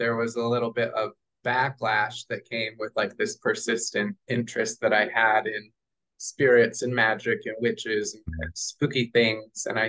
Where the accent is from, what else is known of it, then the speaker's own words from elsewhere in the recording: Indiana, United States; So, I grew up in Indiana, which, you know, similar climate, I guess, to like Northwestern Europe.